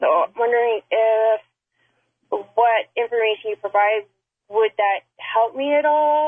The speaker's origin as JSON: {"language": "English", "region": "Texas", "country": "United States", "tie": "born or raised there", "said": "I grew up in Southeast Texas by the oil refineries."}